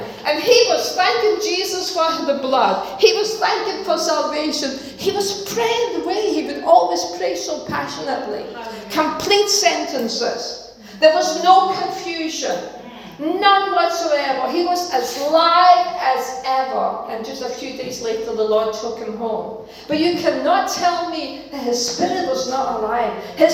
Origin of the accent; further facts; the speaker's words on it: Denmark; As you know, I'm from Denmark.